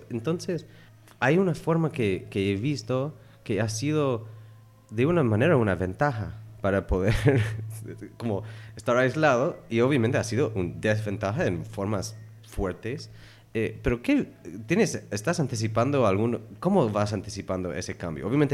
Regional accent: United States; Estoy muy emocionado que estoy acá en febrero de 2016 en Cuba, porque como norteamericano estamos en un punto de cambio rápido

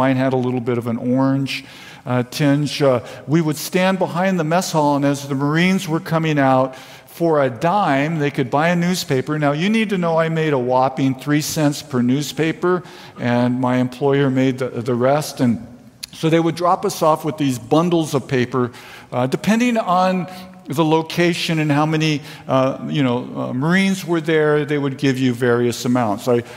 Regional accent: Vista, California, United States; so I was raised in Vista

